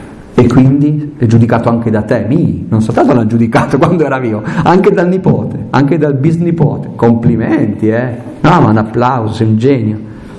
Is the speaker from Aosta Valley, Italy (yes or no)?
yes; Aosta Valley, Italy; born there; Il fatto che io sia nato in Valle d'Aosta non è una cosa così.